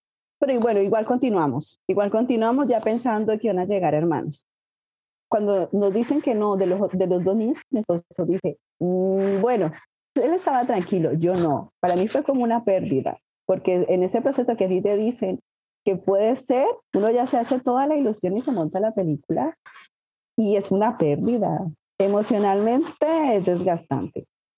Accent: Colombia; moved away as an adult; now in Chile; Yo soy colombiana, yo me vine a Chile a estudiar

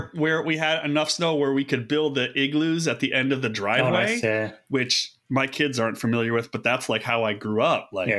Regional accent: Buffalo, New York, United States; Okay, so I'm from Buffalo.

